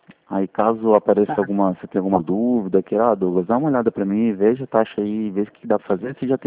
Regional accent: Itu, São Paulo, Brazil; De Itu, interior de São Paulo.

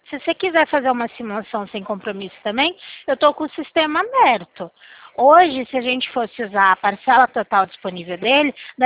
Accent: Limeira, São Paulo, Brazil; Isso, eu sou aqui de Limeira.

